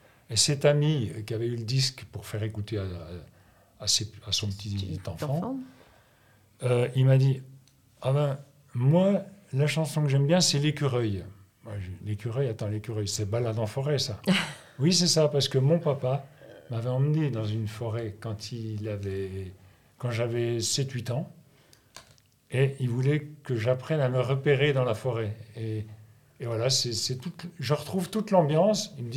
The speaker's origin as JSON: {"language": "French", "town": "Besançon", "region": "Bourgogne-Franche-Comté", "country": "France", "said": "Je suis franc-comtois."}